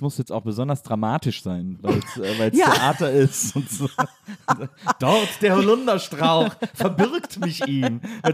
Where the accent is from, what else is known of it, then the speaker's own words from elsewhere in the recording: Cologne, North Rhine-Westphalia, Germany; Und ich glaube, also als Kölner kennt man das, aber ich glaube, jeder außerhalb Kölns denkt